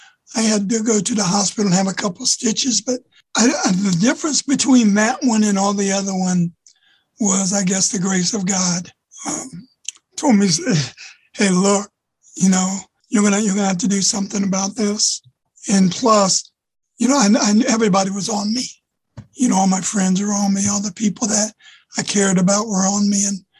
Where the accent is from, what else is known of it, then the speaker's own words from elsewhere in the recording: Worthington, Ohio, United States; I was born and raised in Worthington, Ohio.